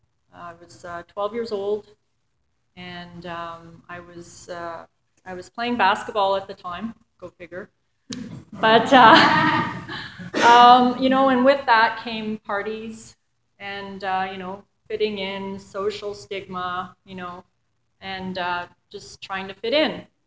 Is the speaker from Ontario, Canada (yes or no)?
no; Montreal, Quebec, Canada; I grew up in Montreal. In December 1964 I was born. So if you want to do the math, I just turned 50.